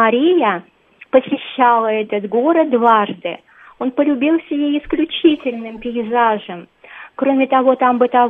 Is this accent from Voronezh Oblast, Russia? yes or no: no; Cheboksary, Chuvashia, Russia; moved away as an adult; now in Moscow, Russia; Я хочу вам рассказать о городе не очень большом, моей малой родины, потому что я не москвичка, приехала поступать на журналистику и осталась. Чебоксары — столица Чувашии, 485 тысяч населения